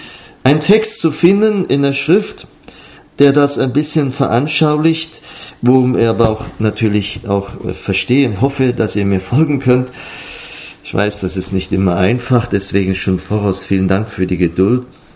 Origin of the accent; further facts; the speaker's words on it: Metzingen, Baden-Württemberg, Germany; wo ich herkomme von Metzingen